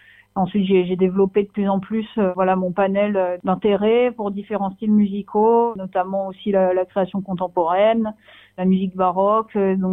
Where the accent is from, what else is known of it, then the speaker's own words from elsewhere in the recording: Monaco; also born or lived in Nice, France; je suis née à Nice, mais j'ai passé mon enfance, j'ai grandi à Monaco, donc j'ai fait mes études, j'ai commencé le violon au conservatoire à Monaco.